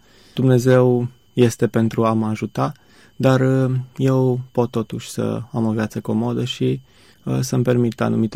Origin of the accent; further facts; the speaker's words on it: Caraș-Severin, Romania; also born or lived in Timișoara; pot să spun că sunt timișorean, dar de la o vârstă fragedă, pot să spun chiar în jurul vârstei de un an, am fost la bunica mea în Caraș Severin și bunica mea m-a crescut